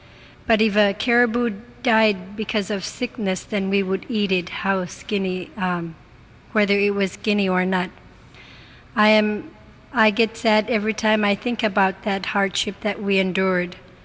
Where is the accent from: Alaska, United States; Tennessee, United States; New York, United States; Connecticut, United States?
Alaska, United States; Nuvuk; I grew up in Nuvuk, and my father used to hunt to earn money in getting balines from the whales.